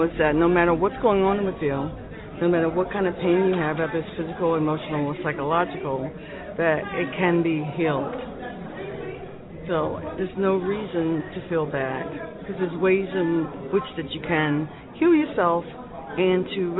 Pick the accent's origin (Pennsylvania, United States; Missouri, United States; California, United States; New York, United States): Pennsylvania, United States; Philadelphia; And I didn't like D.C., so I decided to come back to Philly because I'm from Philly.